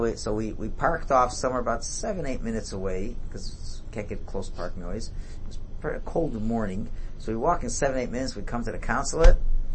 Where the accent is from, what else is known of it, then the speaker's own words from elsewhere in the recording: United States; now in Thornhill, Canada; I'm an American.